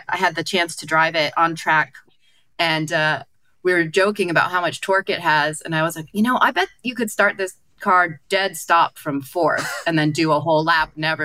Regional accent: California, United States; And I'm from California. I don't understand rain.

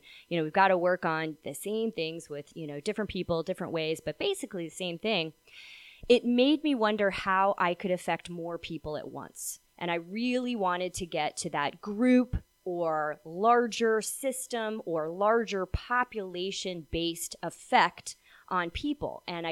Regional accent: Washington, District of Columbia, United States; So I grew up in Washington, D.C. And the interesting thing is my mother was a nurse at Georgetown Hospital.

